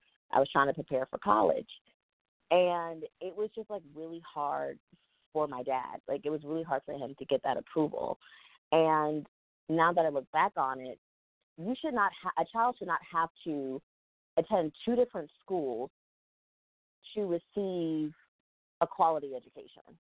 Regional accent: Bowie, Maryland, United States; now in Washington, United States; So I was born in D.C. I grew up in PG County, so I grew up in Bowie, Maryland. Went to school for a little while up in Wisconsin. Came back home, moved back to D.C.

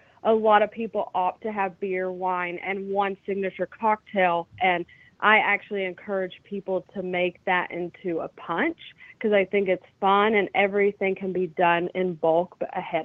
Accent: North Carolina, United States; I'm from North Carolina, so I do have a lot of bourbon cocktails because I've been drinking that for a long time.

